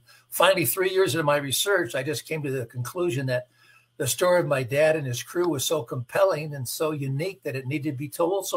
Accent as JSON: {"language": "English", "town": "Pasadena", "region": "California", "country": "United States", "tie": "born or raised there", "said": "I was born in Pasadena, California, raised in that area. Then I went to college at UCLA."}